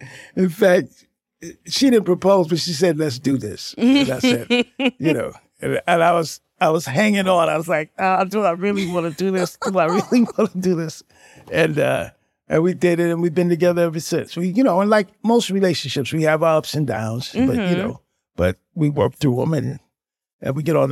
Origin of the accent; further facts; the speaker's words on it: St. Louis, Missouri, United States; I'm from St. Louis, in the St. Louis area.